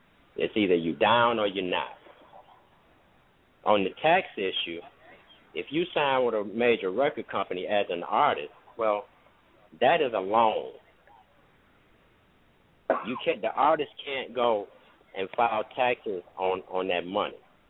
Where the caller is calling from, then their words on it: Detroit, Michigan, United States; I'm calling in from Detroit, Michigan.